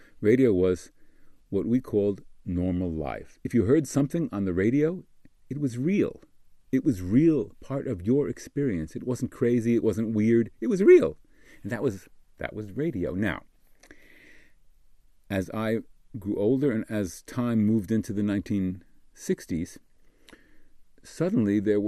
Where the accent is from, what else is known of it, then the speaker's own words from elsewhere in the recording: United States; when I grew up in America, from 1955 to 1970 as a kid